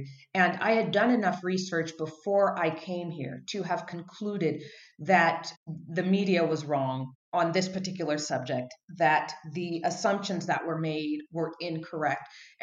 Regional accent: Los Angeles, California, United States; We come from Los Angeles, so we didn't even understand this.

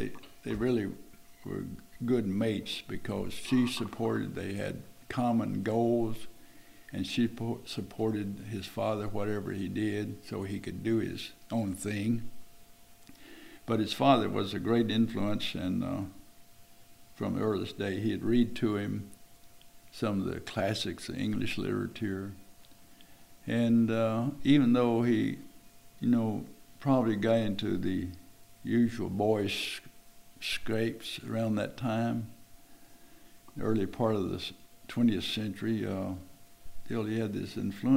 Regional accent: Red Springs, Texas, United States; I'm native Texan, a country boy, and a big metropolis called Red Springs, in which there were no reds and very few springs.

